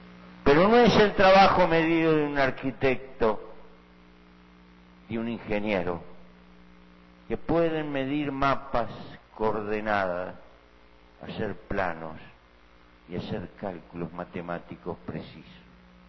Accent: Uruguay; a mi pueblo, al Uruguay

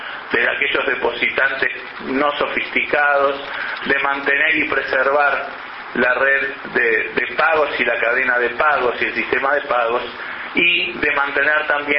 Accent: Uruguay; creo, como uruguayo también, de que este es un paso importante de perfeccionamiento institucional

